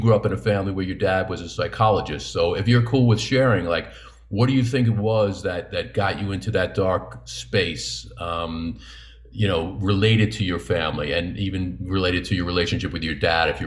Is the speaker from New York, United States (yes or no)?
yes; New York, United States; That's a fairly common type of story, especially growing up in New York, as I did also.